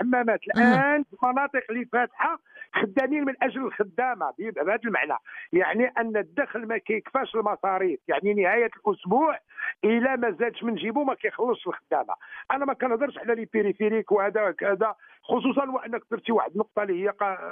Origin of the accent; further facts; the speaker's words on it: Morocco; مصلحة عليا ديال البلاد ديال المواطنين ديالنا ككلنا كمغاربة